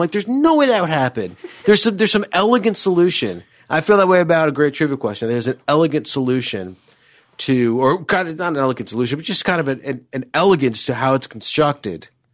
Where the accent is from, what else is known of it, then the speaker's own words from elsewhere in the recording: Chappaqua, New York, United States; I'm from Chappaqua.